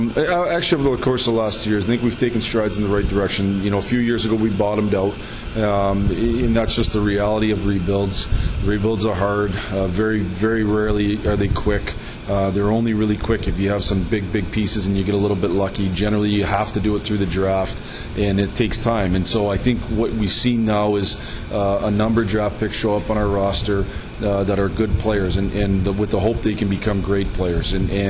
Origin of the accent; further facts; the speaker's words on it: Sault Ste. Marie, Michigan, United States; I grew up in Sault Ste. Marie, and it's just a bunch of great people that care about you. And there's a sense of community for sure, a sense of belonging in the UP.